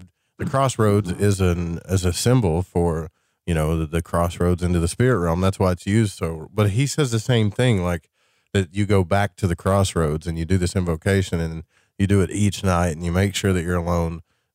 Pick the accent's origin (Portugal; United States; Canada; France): United States; Arkansas; I'm from Arkansas.